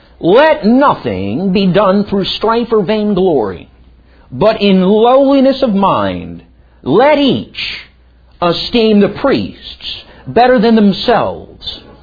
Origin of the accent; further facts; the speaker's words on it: Philadelphia, Pennsylvania, United States; Man, I'm from Philadelphia. You go kid somebody else.